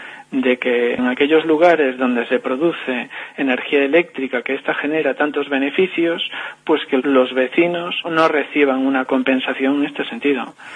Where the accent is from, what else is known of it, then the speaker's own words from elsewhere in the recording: Muras, Galicia, Spain; Yo estoy censado en Muras, desde pequeño me crié en Muras